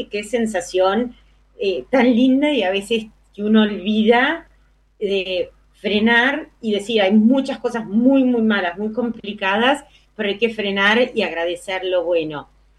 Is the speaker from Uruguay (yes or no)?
no; Argentina; nosotros guardamos porque somos argentinos